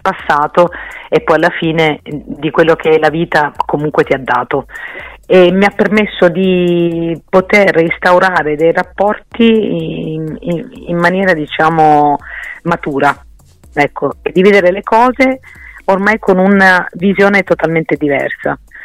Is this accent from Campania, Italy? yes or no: no; Sicily, Italy; sono orgogliosissima di essere siciliana, e quindi quando posso cerco di promuovere la mia terra, e porto le tradizioni della mia terra nel quotidiano